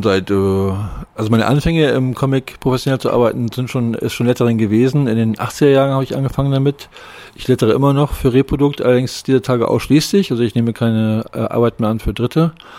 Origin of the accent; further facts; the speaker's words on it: Lübeck, Schleswig-Holstein, Germany; Ich bin in Lübeck geboren und Lübeck aufgewachsen und habe in Hamburg studiert und visuelle Kommunikation studiert in Hamburg in den 80er Jahren.